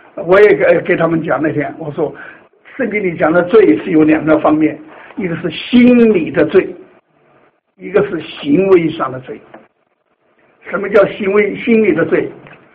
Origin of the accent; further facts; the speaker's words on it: China; 我是从大陆来的嘛